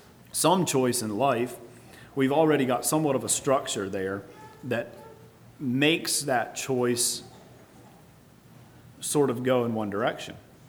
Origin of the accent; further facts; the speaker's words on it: Pennsylvania, United States; now in Southern US; For instance, there's differences in culture between here and where I grew up in Pennsylvania.